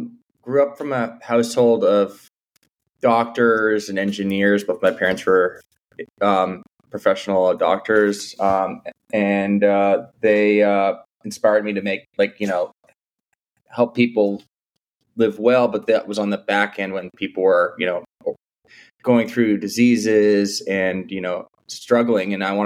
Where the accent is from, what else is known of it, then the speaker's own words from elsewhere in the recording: Boston, Massachusetts, United States; I'm from Boston.